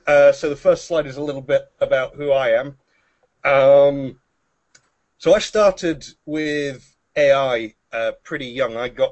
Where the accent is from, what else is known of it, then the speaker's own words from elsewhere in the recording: Glasgow, Scotland, United Kingdom; I moved over to Strathclyde, which is close to my hometown. It's back in Glasgow.